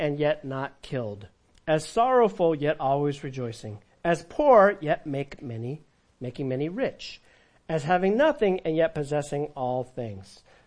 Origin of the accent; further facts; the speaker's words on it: California, United States; growing up in California